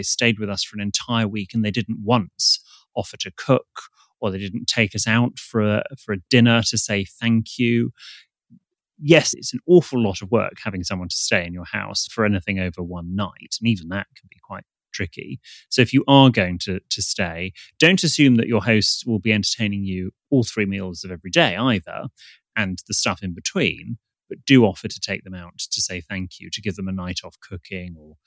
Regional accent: England, United Kingdom; we're British, we don't talk in elevators, or lifts as we call them over here.

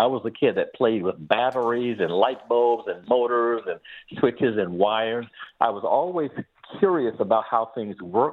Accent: Miami, Florida, United States; I actually grew born and raised in Miami, Florida. Grew up in that area, that section of Miami called Coconut Grove.

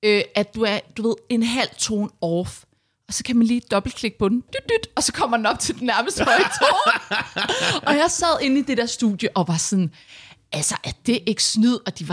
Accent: Slagelse, Zealand, Denmark; Jamen, jeg er jo fra Slagelse.

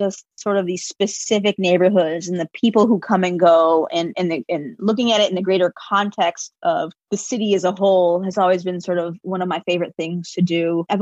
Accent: Chicago, Illinois, United States; I'm born and raised in Chicago.

